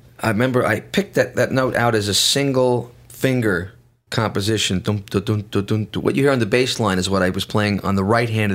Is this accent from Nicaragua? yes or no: no; New York, United States; which I've been seeing happen for quite a long time because I'm from New York.